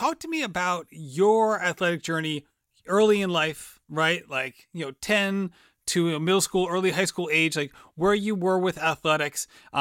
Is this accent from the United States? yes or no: yes; New England, United States; So like I grew up in New England. So crew was kind of around, like not really, like, not at my high school, Lord knows.